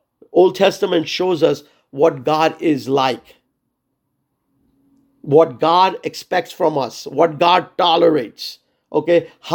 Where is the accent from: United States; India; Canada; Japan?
India; look, I come from India. There are a billion people